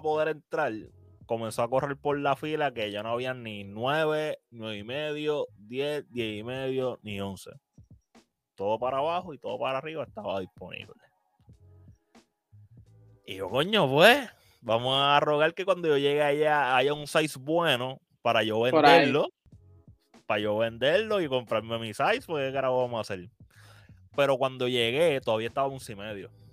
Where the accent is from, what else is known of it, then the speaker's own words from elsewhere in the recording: Puerto Rico; a nosotros como puertorriqueños nos gusta hacer filas